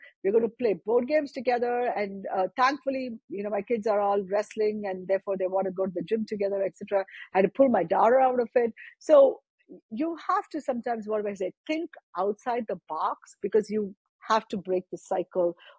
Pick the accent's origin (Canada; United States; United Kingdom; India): India; I grew up in India